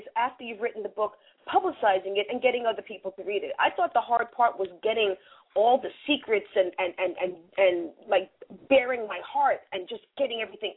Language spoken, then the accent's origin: English; New York, United States; accent: New York; Come on, a New Yorker's book with my New York accent.